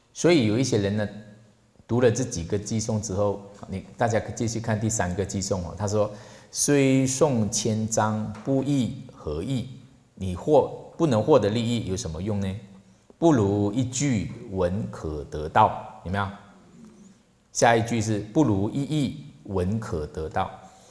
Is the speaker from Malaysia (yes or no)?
yes; Malaysia; Chinese is a second language; now in Taiwan; 其实我的中文不是很好啊。我刚从马来西亚来台湾的时候呢，我的那些在地的同学呢，他们在报告，其实我很多中文字成语我听不懂啊。